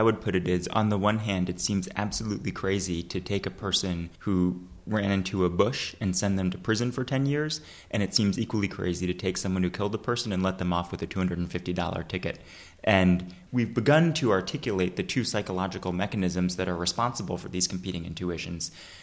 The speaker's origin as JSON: {"language": "English", "region": "Massachusetts", "country": "United States", "tie": "born or raised there", "said": "I don't know about Britain here, but in my home state of Massachusetts, you could expect about a $250 ticket."}